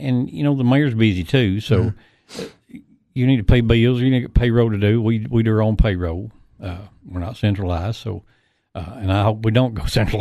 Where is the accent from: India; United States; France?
United States; Tennessee; I was born in DeKalb County. Lived in DeKalb County until I got married.